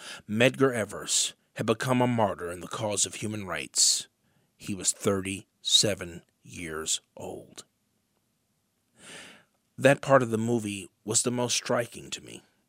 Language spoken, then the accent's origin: English; South Fulton, Tennessee, United States; Growing up in South Fulton, Tennessee, I had heard of the major icons of the civil rights movement, Dr. Martin Luther King, Roy Wilkins, and Whitney Young.